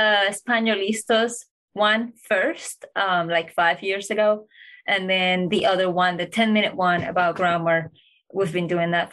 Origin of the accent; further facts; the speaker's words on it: Colombia; English is a second language; I am from Colombia. My husband is from the US.